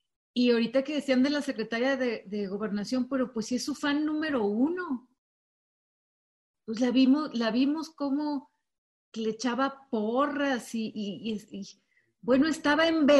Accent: Ensenada, Baja California, Mexico; yo crecí en Ensenada y esa es mi patria chica, Baja California.

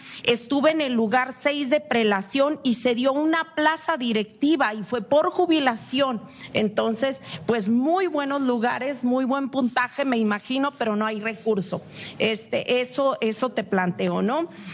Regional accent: Baja California Sur, Mexico; Soy de Baja California Sur, un estado en donde, por ejemplo, los Cabos crece por encima de la media nacional

